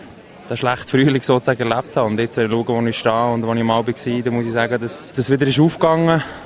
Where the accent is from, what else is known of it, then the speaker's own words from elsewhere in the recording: Switzerland; Als Schweizer dürfen eine Tour de Suisse gewinnen.